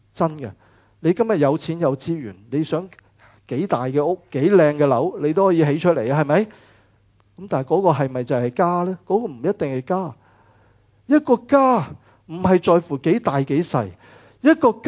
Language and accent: Chinese; China; 我们中国人是一个比较含蓄的民族